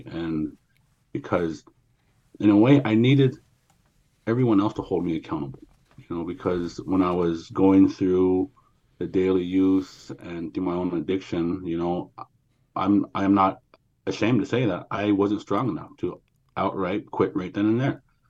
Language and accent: English; Metlakatla, Alaska, United States; I'm from Metlakatla, Alaska